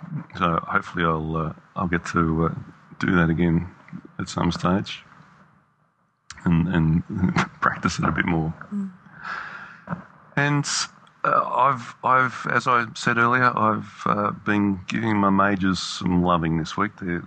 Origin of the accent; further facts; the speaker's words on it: Australia; I'm Australian, so we make words up down here